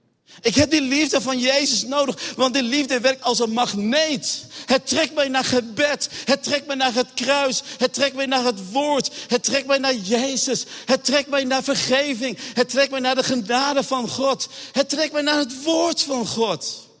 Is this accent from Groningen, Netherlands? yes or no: yes; Groningen, Netherlands; born there; ik ben geboren in Groningen, in de stad Groningen.